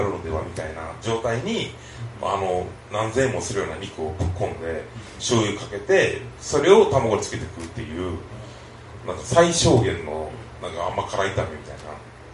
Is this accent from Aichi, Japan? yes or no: no; Osaka, Japan; 僕ら泉州人なんで、あの泉州の農家は夏あの喉乾いたら水なすもいでかじるとか言うんですよね